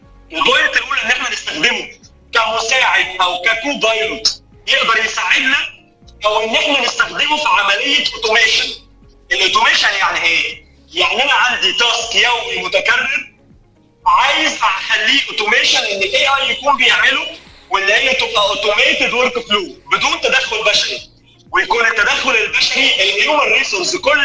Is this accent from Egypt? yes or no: yes; Egypt; كمصري افريقي او مصري عربي او كمواطن عايش في افريقيا عموما،